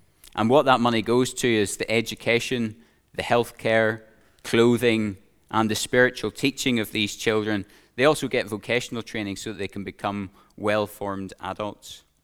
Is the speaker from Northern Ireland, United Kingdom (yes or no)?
yes; Ballymena, Northern Ireland, United Kingdom; But I'm from a very exotic part of the world, as you can tell from my accent, from Ballymena